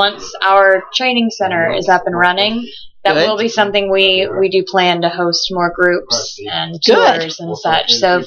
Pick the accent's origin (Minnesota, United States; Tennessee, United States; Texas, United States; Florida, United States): Texas, United States; Houston; I'm from Houston, Texas.